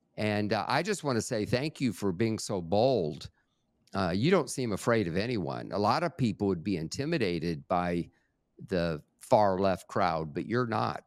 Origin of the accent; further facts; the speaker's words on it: Springfield, United States; And then I grew up in Springfield, and it was an innocent upbringing.